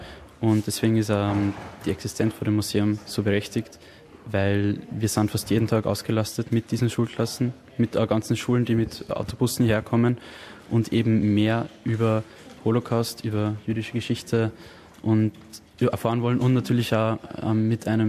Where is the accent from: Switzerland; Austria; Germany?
Austria; Linz, Upper Austria; sieht man auch ein Bild von meiner Heimatstadt Linz